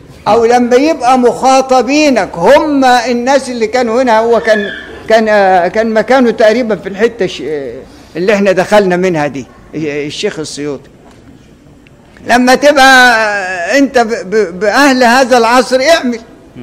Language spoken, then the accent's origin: Arabic; Egypt; إحنا ناس مصريين ما بيقروش ورش إلا للتعلم